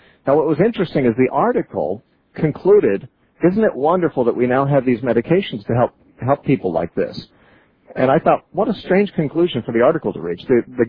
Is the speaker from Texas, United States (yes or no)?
no; McMinnville, Oregon, United States; he found out I was from McMinnville, as you are